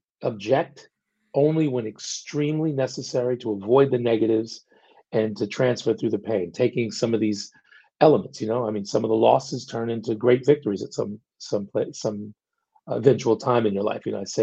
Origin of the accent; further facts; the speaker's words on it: Queens, New York, United States; Well, I grew up in Queens.